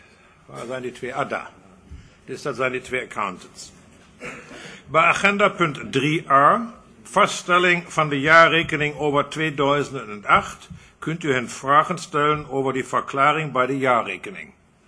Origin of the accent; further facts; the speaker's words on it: Germany; Dutch is a second language; Ik zal die vergadering proberen te leiden in het Nederlands. Ik ben Duitser, dat is klaar.